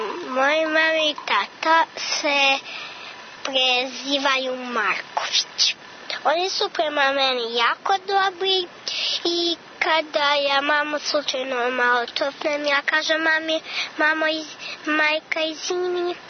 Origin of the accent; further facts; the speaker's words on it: Southern and Eastern Serbia, Serbia; Godine dolazim iz Toplice